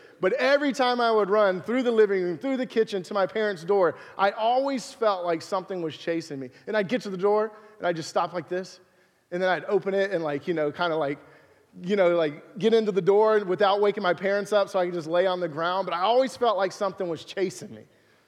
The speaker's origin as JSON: {"language": "English", "region": "Alabama", "country": "United States", "tie": "born or raised there", "said": "Growing up in Alabama, we lived, in first grade, we moved out in the country, and we moved into this double-wide trailer on, about 5 acres."}